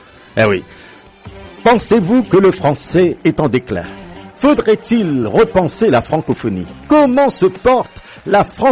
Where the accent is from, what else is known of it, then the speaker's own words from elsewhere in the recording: Ontario, Canada; moi, je viens de l'Ontario